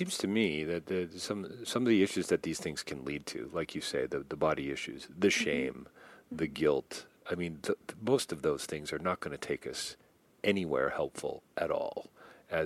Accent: Toronto, Ontario, Canada; where we live, just west of Toronto, I grew up in Toronto, but we live west

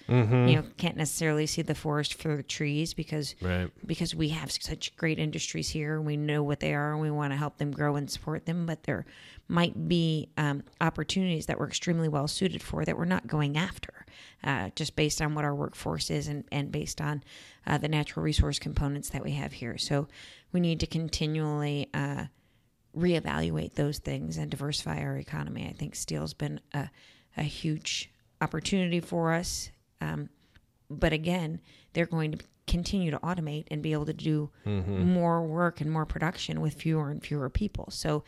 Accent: Chesterton, Indiana, United States; I'm the youngest of five kids. I grew up in Chesterton. I actually grew up in Dune Acres. I went to Chesterton schools, Duneland schools, Yost Elementary School, Westchester Middle School, Chesterton High School.

